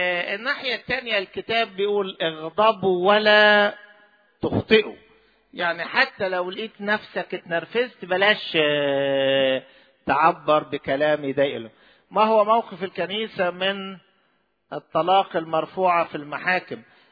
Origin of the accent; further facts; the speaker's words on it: Upper Egypt, Egypt; و ده عندنا في الصعيد دلوقتي بيناقشها وبيسمع رأيها وبيبقى لها دور